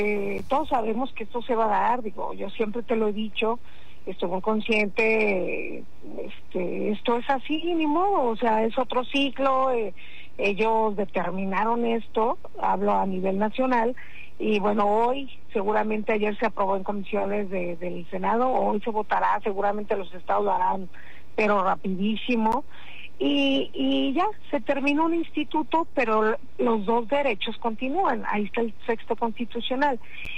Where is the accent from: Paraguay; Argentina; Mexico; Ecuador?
Mexico; Zacatecas; Bueno, porque yo soy de Zacatecas